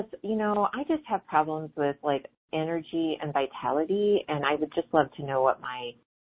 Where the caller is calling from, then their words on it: Avon, Indiana, United States; from Avon, Indiana